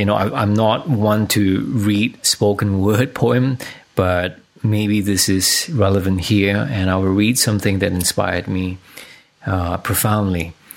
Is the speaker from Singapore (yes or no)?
yes; Singapore; moved away as an adult; now in Perth, Australia; leave Singapore, my home country, moved to Australia, where my wife and I packed our bags and came to Perth to do this 3-4 year long meditation on this topic.